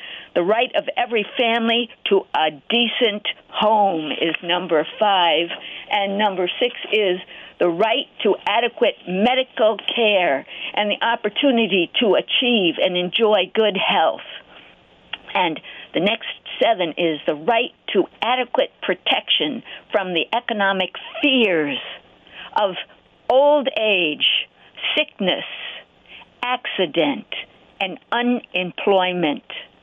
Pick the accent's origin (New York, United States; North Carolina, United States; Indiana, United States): New York, United States; I'm from Suffolk County here, Long Island